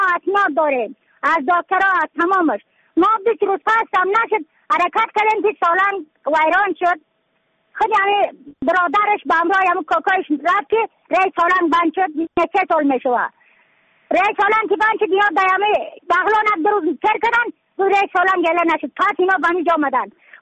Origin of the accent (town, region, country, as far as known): Badakhshan, Afghanistan